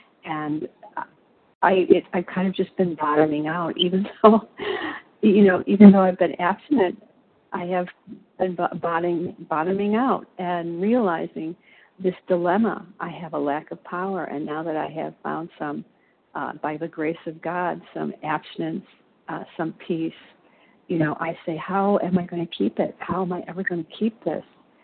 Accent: Illinois, United States; I'm from Illinois.

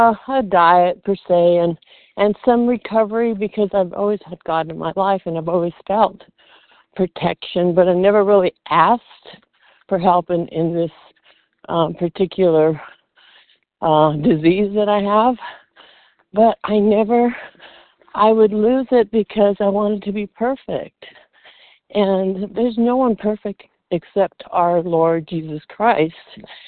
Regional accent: Nevada, United States; from Nevada.

